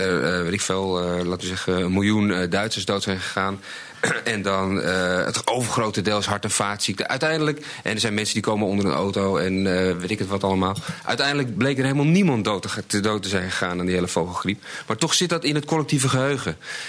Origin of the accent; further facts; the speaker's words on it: Holland, Netherlands; En het was voor mij als Hollander, vond ik, dat is echt een Belg.